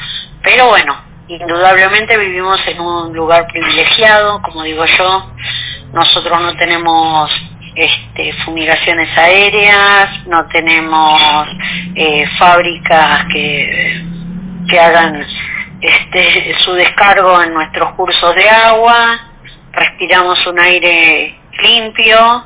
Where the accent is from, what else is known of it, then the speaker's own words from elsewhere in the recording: Hurlingham, Buenos Aires Province, Argentina; Yo vivía en Hurlingham. Nací en Capital, pero bueno, viví en Hurlingham toda mi juventud, mi adolescencia, me formé ahí